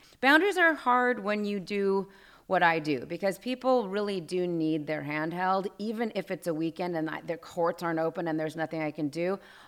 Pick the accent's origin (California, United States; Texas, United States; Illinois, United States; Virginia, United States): California, United States; Los Angeles; I guess I grew up here in Los Angeles.